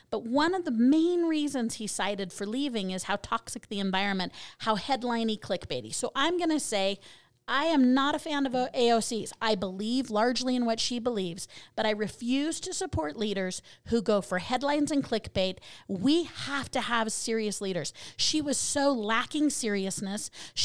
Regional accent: Colorado, United States; I'm originally from Colorado, so I'm going to have to move back there.

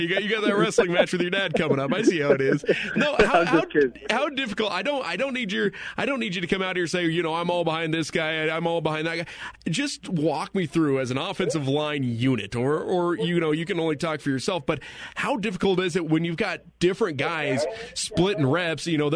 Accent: Kersey, Colorado, United States; You know, I grew up in Kersey, Colorado, and I was saying earlier, look, we had one guy, right?

